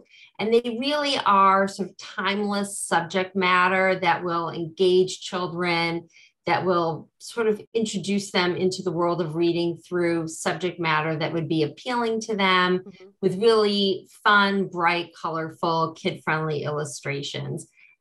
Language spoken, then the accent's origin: English; Jamestown, New York, United States; because I grew up in Jamestown